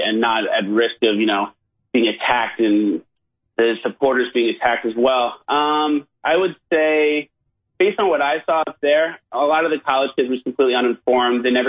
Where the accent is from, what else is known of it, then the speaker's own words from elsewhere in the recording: New York, United States; now in Los Angeles, United States; I live in L.A. I'm from New York originally, but I've been living in L.A. for the last 3 years